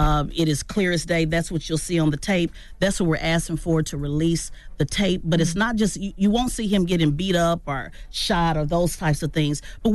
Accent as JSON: {"language": "English", "region": "Oklahoma", "country": "United States", "said": "I'm from Oklahoma."}